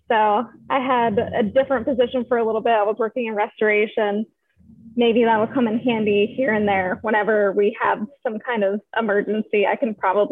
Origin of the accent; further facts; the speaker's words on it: Maryland, United States; No, we hate the Penguins also. I'm from Maryland, so that's where, I don't even know if I said that. I'm from Maryland. That's why I was a Caps fan.